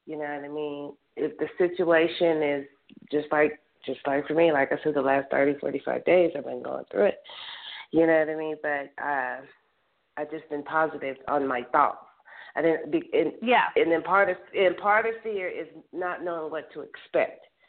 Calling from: Denver, Colorado, United States; I'm calling from Denver.

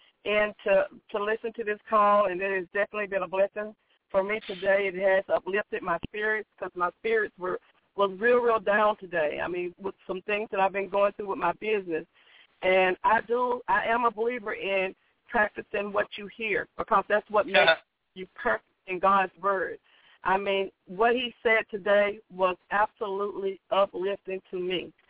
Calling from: Houston, Texas, United States; I'm calling from Houston, Texas.

